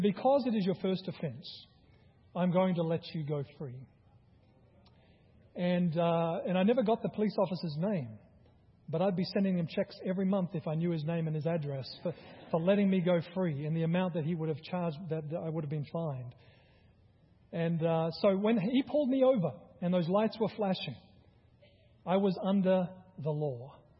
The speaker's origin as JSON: {"language": "English", "country": "Australia", "said": "He heard my accent. I was from Australia."}